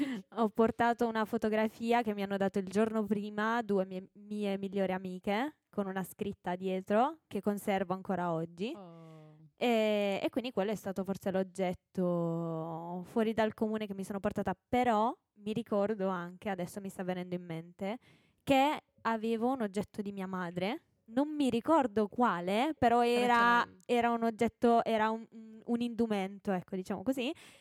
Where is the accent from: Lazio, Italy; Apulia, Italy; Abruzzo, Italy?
Apulia, Italy; Bisceglie; vengo da Biceglie in Puglia, che è vicino Bari.